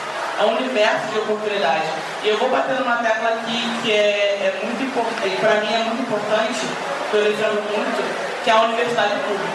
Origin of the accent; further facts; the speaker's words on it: Rio de Janeiro, Brazil; também sou favelada, não aqui na Maré, eu sou do São José Operário, na Praça Seca